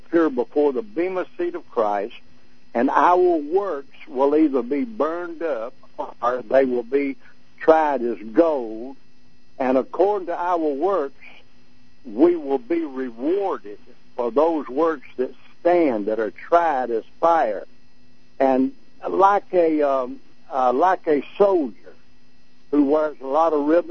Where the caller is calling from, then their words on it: Fairmont City, Illinois, United States; Fairmont City, Illinois.